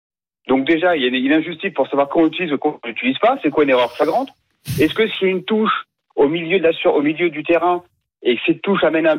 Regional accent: France; Parce qu'on est français, donc on est passé à travers cette polémique.

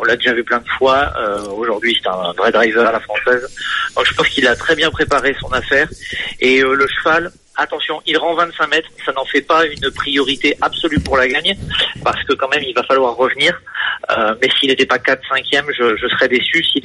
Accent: Toulouse, Occitanie, France; Alors moi je viens de Toulouse les mecs, ça va être un peu compliqué.

